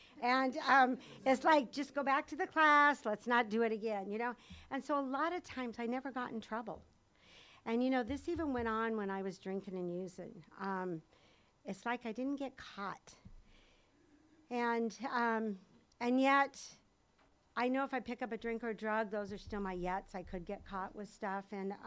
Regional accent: United States; I was born and raised in East County.

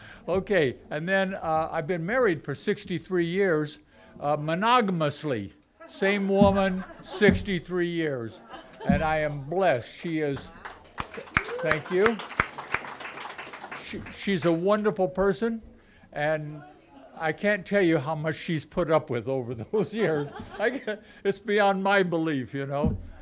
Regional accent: Pittsburg, Kansas, United States; also born or lived in Carlsbad, New Mexico; I was born in Carlsbad, New Mexico, February 13th, 1937, and my parents were both teachers, and we moved, after I was only about 6 months old, back to where they grew up, and that was in Pittsburgh, Kansas.

